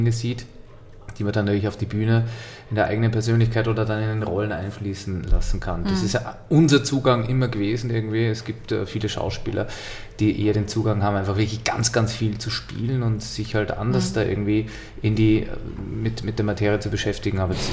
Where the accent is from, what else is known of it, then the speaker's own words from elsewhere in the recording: Upper Austria, Austria; Genau, ja, Oberösterreicher.